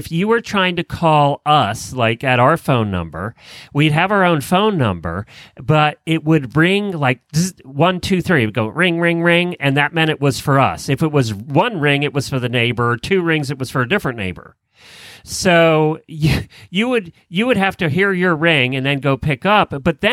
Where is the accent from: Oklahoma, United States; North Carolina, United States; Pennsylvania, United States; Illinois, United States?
Pennsylvania, United States; Little town in Lancaster County, Pennsylvania.